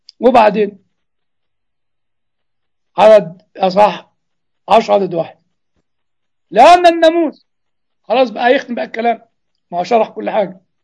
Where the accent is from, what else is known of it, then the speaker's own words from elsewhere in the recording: Egypt; والكلام ليك يا جاره زي ما بيقولوا عندنا في مصر